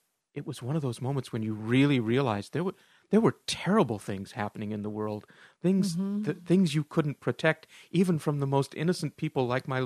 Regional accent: Henderson, Nebraska, United States; No, I grew up in a little town in the middle of Nebraska, which might be worse. a town of under 1,000 people called Henderson

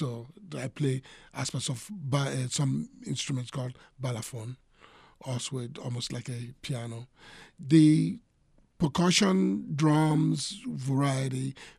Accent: Nigeria; born there; Well, originally I was born in Africa, Nigeria more specifically, West Africa.

